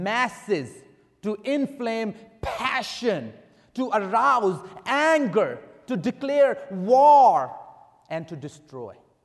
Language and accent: English; Pakistan; I was born and raised in Pakistan.